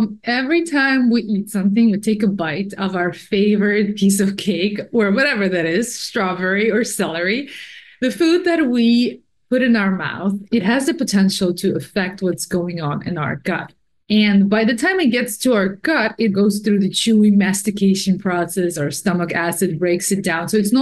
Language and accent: English; Russia; because I come from Russia, so all of my food came from gardens, beyond organic.